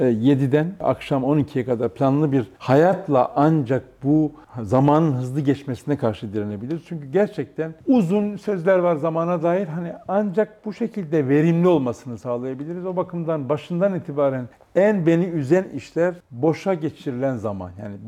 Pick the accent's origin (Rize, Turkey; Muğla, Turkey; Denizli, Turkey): Rize, Turkey; Çamlıhemşin; ben Rize Çamlıhemşin'de doğup büyüdüm. Liseyi orada bitirdim.